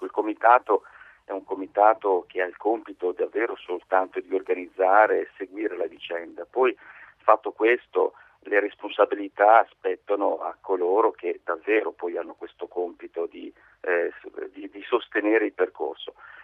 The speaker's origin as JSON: {"language": "Italian", "town": "Carpi", "region": "Emilia-Romagna", "country": "Italy", "said": "Rammento soltanto, sono di Carpi"}